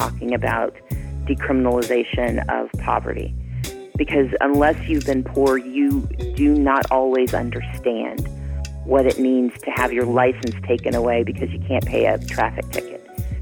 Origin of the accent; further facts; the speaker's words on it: Mississippi, United States; I grew up poor in Mississippi.